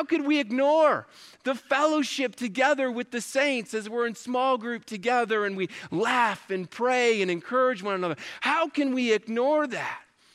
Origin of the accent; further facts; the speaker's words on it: Chippewa Falls, Wisconsin, United States; It reminds me of a time when I was growing up in Chippewa Falls, Wisconsin. It's just right up 94, 3 hours from here.